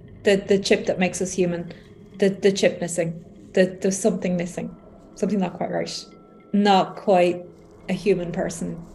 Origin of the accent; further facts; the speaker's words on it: Ireland; I'm from Ireland. I am 45.